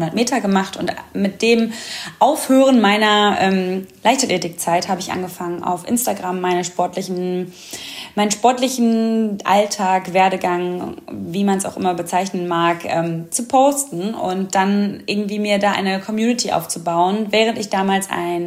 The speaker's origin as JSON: {"language": "German", "town": "Oberhausen", "region": "North Rhine-Westphalia", "country": "Germany", "said": "In NRW, in Gelsenkirchen habe ich das damals gemacht. Ich komme aus dem Ruhrgebiet, eigentlich aus Oberhausen"}